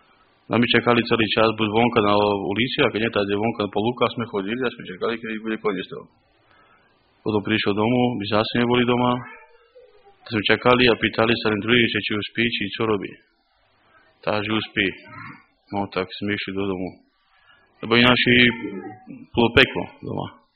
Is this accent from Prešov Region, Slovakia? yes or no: yes; Giraltovce, Prešov Region, Slovakia; mám 35 rokov. Som z Giratovec. A chodil som tu do školy, tu som vyrástol.